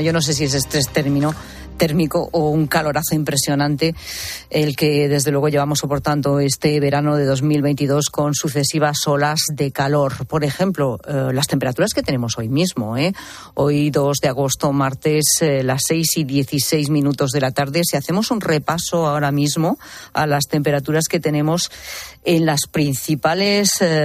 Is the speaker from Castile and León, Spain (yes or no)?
yes; Maide, Castile and León, Spain; en mi tierra, con estos 37 grados que marca Zamora Capital. 37 grados también en mi pueblo, en Maide, que es algo nunca visto.